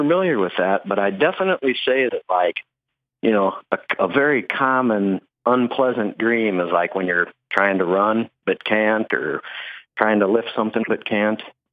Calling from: Collinsville, Illinois, United States; in Collinsville, Illinois.

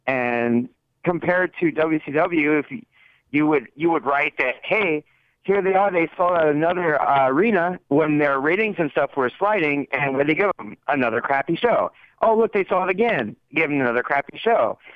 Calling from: Las Vegas, Nevada, United States; in Las Vegas.

